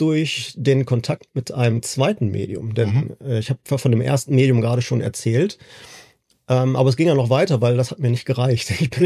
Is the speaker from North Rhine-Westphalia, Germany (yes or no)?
yes; Essen, North Rhine-Westphalia, Germany; ich komme hier aus Essen